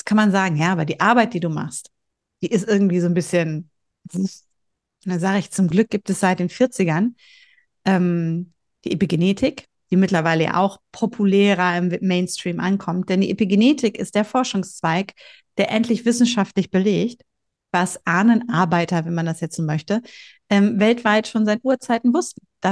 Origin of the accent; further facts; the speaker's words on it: Bielefeld, North Rhine-Westphalia, Germany; born there; also ich bin in Bielefeld geboren